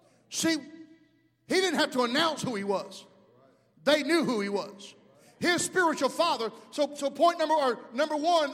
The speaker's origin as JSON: {"language": "English", "region": "Southern United States", "country": "United States", "said": "I am Southern. Yeah, I know some of y'all thought I was from the Bronx, but I'm Southern."}